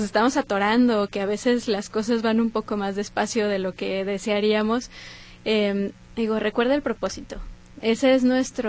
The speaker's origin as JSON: {"language": "Spanish", "town": "Zapopan", "region": "Jalisco", "country": "Mexico", "said": "Somos originarias, yo soy originaria de Zapopan, uh-huh."}